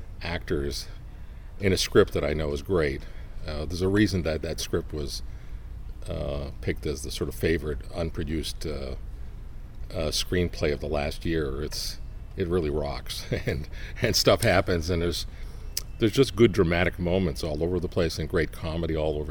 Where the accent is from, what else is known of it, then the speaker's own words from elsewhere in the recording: Toronto, Ontario, Canada; Well, I think Cleveland is becoming something like my hometown Toronto has become over the years